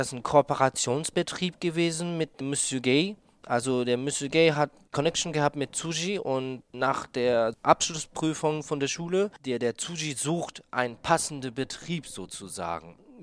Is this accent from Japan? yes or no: yes; Tokyo, Japan; Ich komme aus Tokio.